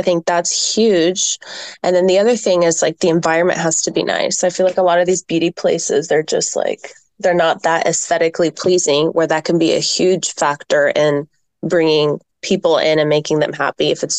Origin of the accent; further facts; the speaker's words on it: Greece; because I am originally from Greece and I go there a lot